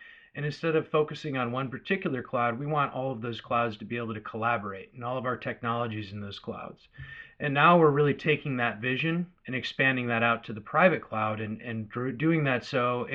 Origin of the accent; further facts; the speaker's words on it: Oregon, United States; also born or lived in Chicago; I grew up in Oregon and transplanted to Chicago along with my previous employer, Symantec, and was out there running a Symantec business for about 10 years.